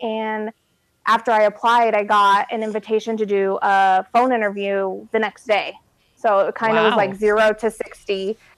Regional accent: Fort Wayne, Indiana, United States; I grew up in Fort Wayne, Indiana.

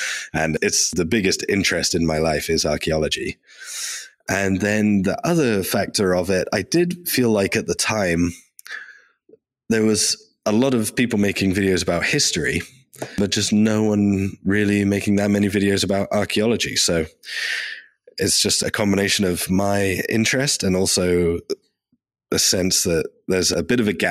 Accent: Worcester, West Midlands, United Kingdom; My grandma used to volunteer at the tea room at Worcester Cathedral in my hometown.

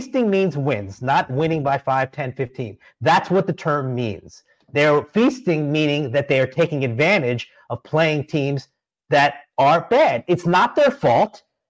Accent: Philadelphia, Pennsylvania, United States; I'm from Philadelphia. I'm born and raised a Philadelphia Eagles fan.

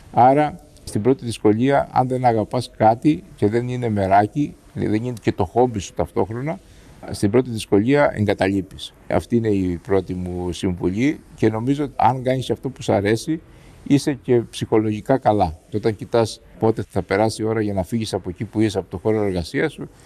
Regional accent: Crete, Greece; και το χωριό μου είναι κοντά στα Νόγια

